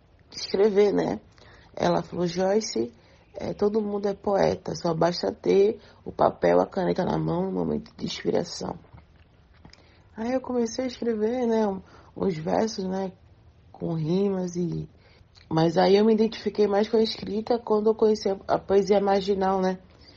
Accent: São Paulo, Brazil; now in Recife, Brazil; A arte entrou na minha vida em 2016, quando eu cheguei em Recife, né? Eu sou de São Paulo.

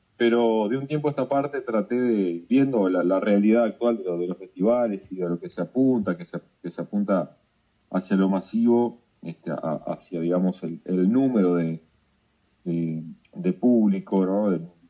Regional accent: Cardona, Soriano, Uruguay; yo efectivamente soy de Cardona, me formé académicamente en un conservatorio de Leoncio Marichal

